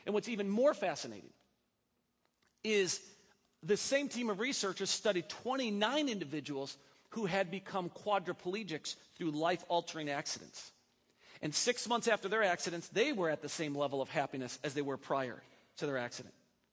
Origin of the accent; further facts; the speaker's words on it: Wisconsin, United States; Why? Because I grew up in Wisconsin.